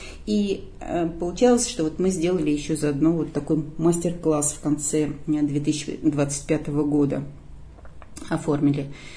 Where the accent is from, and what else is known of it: Novye Eltsy, Tver Oblast, Russia; born there